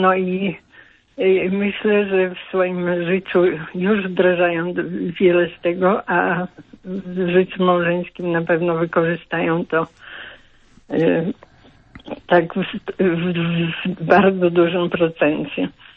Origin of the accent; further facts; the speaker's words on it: Sokółka, Podlaskie Voivodeship, Poland; jestem z Sokółki.